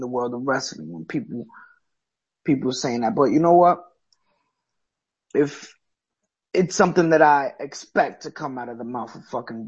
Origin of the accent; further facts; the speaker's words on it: New York, United States; Ring of Honor had a show here in New York, which is my hometown.